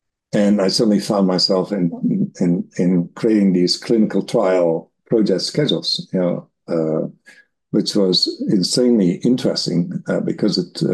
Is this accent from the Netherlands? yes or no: yes; Netherlands; No, I came from the Netherlands. And in the Netherlands, I did two studies. I grew up on a food farm